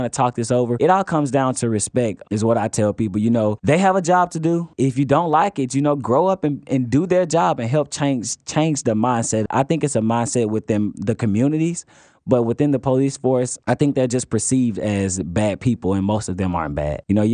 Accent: Highland Park, United States; I grew up in Highland Park, Paws Homes, West Side, so we moved around a lot.

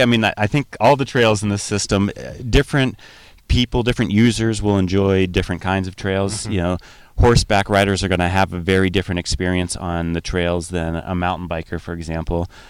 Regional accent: Blacksburg, Virginia, United States; from Blacksburg, Virginia.

